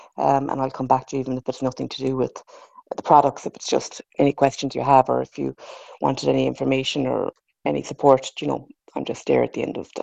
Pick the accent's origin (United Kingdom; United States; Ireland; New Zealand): Ireland; Castleisland, Munster; now in Glenflesk, Ireland; so I'm from Castle Island myself, but I live in Glenflesk.